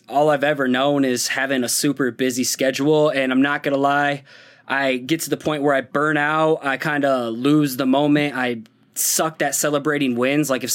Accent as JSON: {"language": "English", "town": "Cedar Falls", "region": "Iowa", "country": "United States", "said": "I am from Cedar Falls, Iowa."}